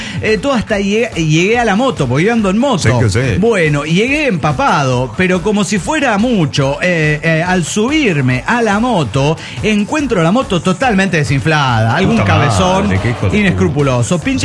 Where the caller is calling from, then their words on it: Junín, Buenos Aires Province, Argentina; de Junín, Argentina.